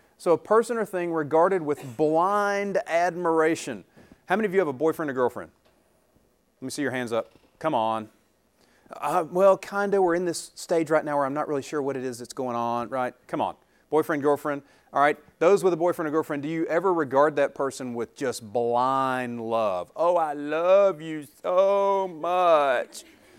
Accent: the South, United States; So if there's anything I say because I'm from the South, if there's something you don't get, let me know and I'll translate for you, all right?

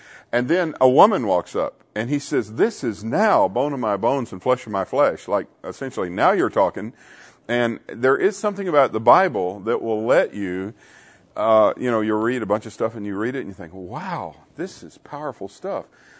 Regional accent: Arkansas, United States; now I grew up in Arkansas

